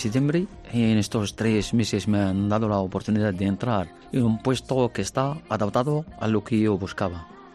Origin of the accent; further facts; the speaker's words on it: Casablanca, Casablanca-Settat, Morocco; moved away as an adult; now in Guadalajara, Spain; Yo soy de Casablanca, Marruecos. Aquí en España, bastantes años, desde el 95. Solamente en Guadalajara, pues, 22 años.